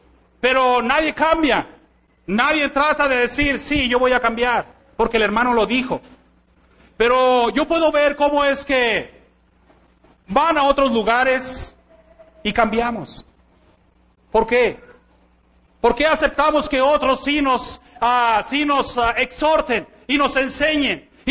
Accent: Mexico; yo vi cómo es que nosotros como mexicanos

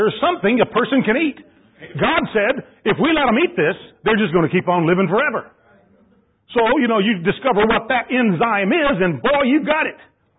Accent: United States; I'm proud I'm an American. I'm proud I'm an American.

